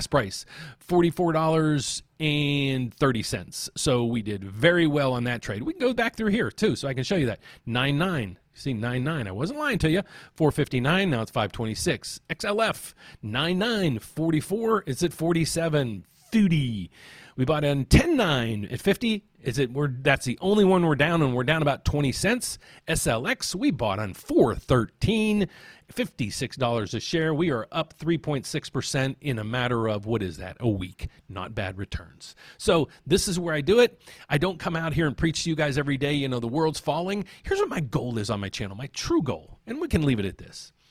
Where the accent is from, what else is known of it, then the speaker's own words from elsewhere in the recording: Pittsburgh, Pennsylvania, United States; I grew up in right outside of Pittsburgh, and it was the steel mill towns when I grew up in the 70s.